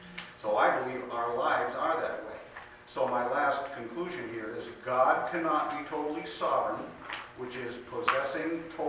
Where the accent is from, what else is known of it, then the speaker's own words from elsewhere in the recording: East Coast, United States; born there; I was born on the East Coast, and how I got out here after halfway in the middle of my 4 years of college